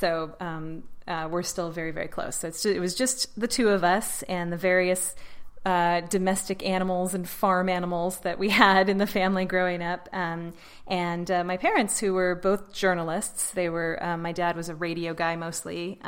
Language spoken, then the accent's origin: English; Alaska, United States; But before that, I grew up in Alaska. I was born and raised in rural Alaska.